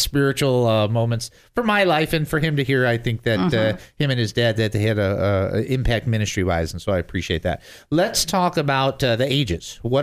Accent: Detroit, Michigan, United States; originally I'm from Detroit, so I'm a Detroit Lions fan.

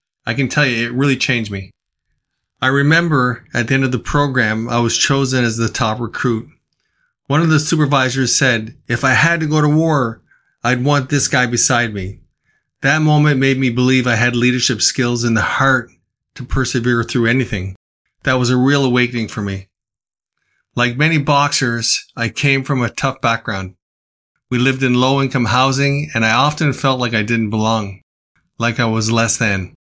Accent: Bathurst, New Brunswick, Canada; also born or lived in Toronto; I was born in Toronto, but my formative years were spent in Bathurst, New Brunswick. I graduated from Bathurst High School in 1982.

